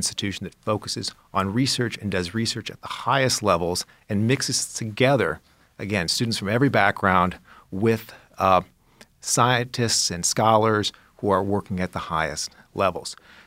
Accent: Long Beach, California, United States; I grew up in Southern California and Long Beach, California, which is, well, as you might imagine, has a beach.

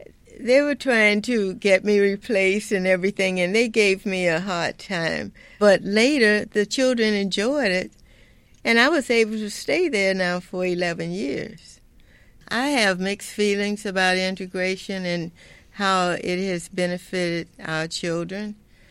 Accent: Miami, Florida, United States; also born or lived in Coconut Grove; a native Miamian, born and raised in Coconut Grove in elementary school.

